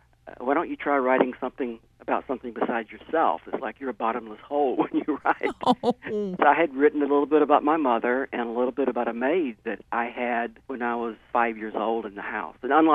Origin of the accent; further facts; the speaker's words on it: Mississippi, United States; moved away as an adult; I grew up in Mississippi as a kind of a closeted gay man, and I made it until I was 29 years old and then just had to escape.